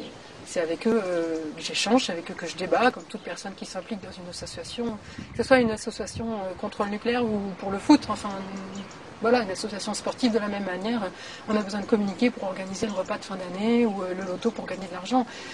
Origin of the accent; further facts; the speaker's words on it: Verdun, Grand Est, France; Puis je suis de Verdun. Donc quand on est de Verdun, on se souvient qu'il ne faut pas baisser les bras